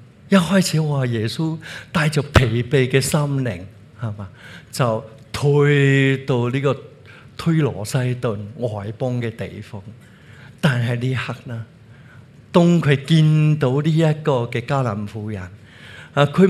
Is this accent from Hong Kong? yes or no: yes; Hong Kong; 因为我们香港人都是很流行这种配得的文化